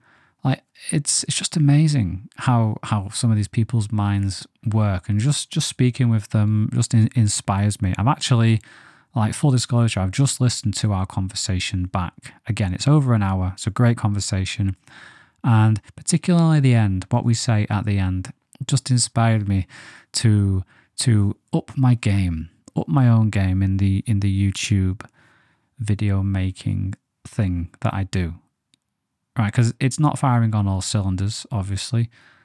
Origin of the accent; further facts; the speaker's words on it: England, United Kingdom; now as an English person, I want to say De Angelis, right?